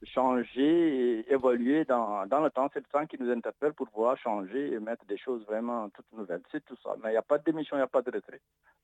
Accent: Senegal; on a la chance en tant que Sénégalais

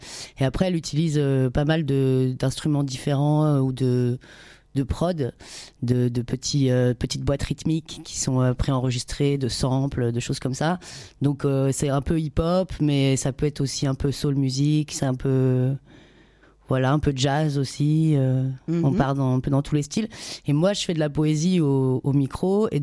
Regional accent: Montreuil, Île-de-France, France; now in Marseille, France; Avant, j'étais pas dans la région marseillaise, j'étais dans le 93, moi je viens de Montreuil.

